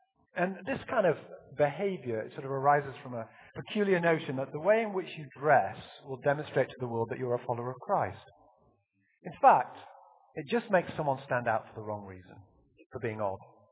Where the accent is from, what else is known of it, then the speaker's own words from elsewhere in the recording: England, United Kingdom; Yet my accent never changed, and I was as English then as I am today.